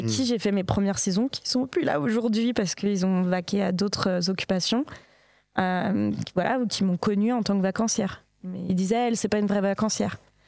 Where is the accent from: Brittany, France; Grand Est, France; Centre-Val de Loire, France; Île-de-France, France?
Île-de-France, France; Nanterre; Je viens de Nanterre.